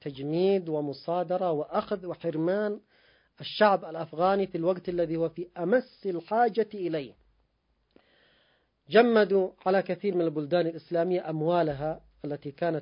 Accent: Yemen; وحصلت مآسي عندنا في اليمن، وهناك الآن مأساة في لبنان بسبب ضرب العملة المحلية

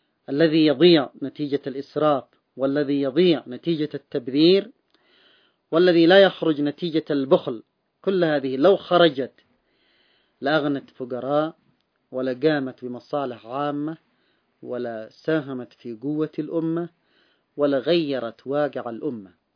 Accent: Yemen; حتى عندنا في اليمن المقومات الاقتصادية ضخمة

